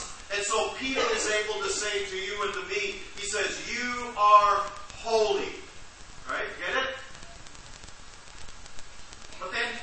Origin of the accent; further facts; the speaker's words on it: Belize; moved away as an adult; was born and I was raised in Belize, a tiny little country in Central America. And in 1980, I migrated from Belize to the United States to go to university.